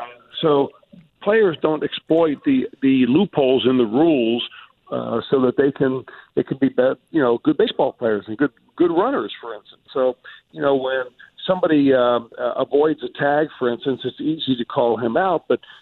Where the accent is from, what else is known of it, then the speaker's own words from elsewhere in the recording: Cincinnati, Ohio, United States; And I told him I was from Cincinnati.